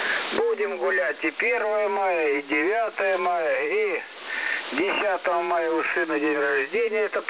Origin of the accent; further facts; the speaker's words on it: Russia; Не, ну понятник, Украина большая, ребятки, ну я сам из России.